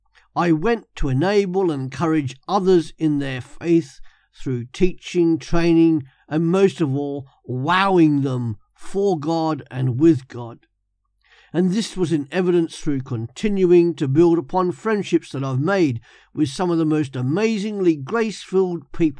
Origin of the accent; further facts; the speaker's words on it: Australia; because as an Australian, we don't have accents. It's the rest of the world that does.